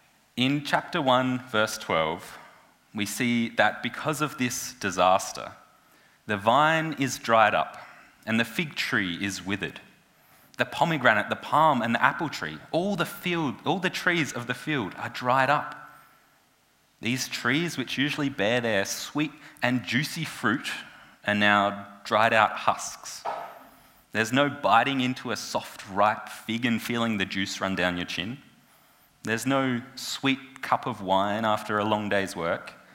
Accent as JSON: {"language": "English", "town": "Birdwood", "region": "South Australia", "country": "Australia", "tie": "born or raised there", "said": "I grew up in Birdwood, just a bit to the north, in the northern hills, and there's quite a lot of farming land out there."}